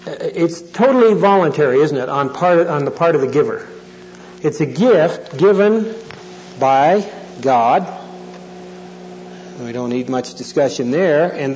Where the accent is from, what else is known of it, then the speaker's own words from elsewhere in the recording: Canada; I grew up in Canada, and as you know, the national sport in Canada is lacrosse.